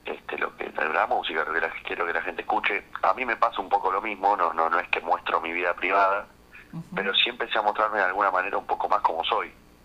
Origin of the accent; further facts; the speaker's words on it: Rosario, Santa Fe, Argentina; me crié ahí en Rosario